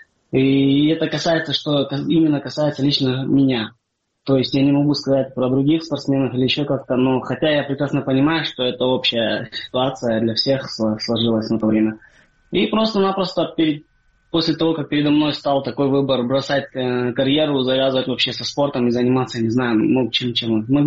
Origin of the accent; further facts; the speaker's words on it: Crimea, Ukraine; хотя я крымчанин, для того, чтобы продолжать карьеру, ну, здесь, в Украине.